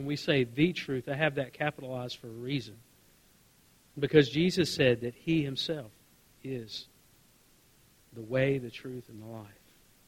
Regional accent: Mississippi, United States; And I know I grew up in Mississippi, okay? We lived in a trailer, and we parked it behind the house. So you can just imagine what that looked like in rural Mississippi.

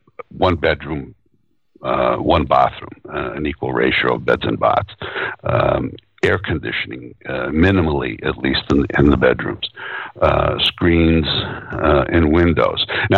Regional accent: Boston, Massachusetts, United States; And Italian living room, and even growing up in Boston, in the Italian sections, the living room was something covered in plastic

